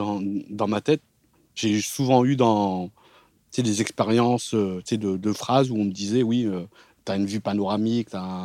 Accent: France; moi, en tant qu'occidental, en tant que français

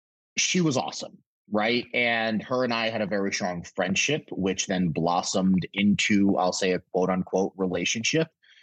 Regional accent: Connecticut, United States; also born or lived in Brooklyn, New York; Then moved to Connecticut when I was about 6 or 7 years old.

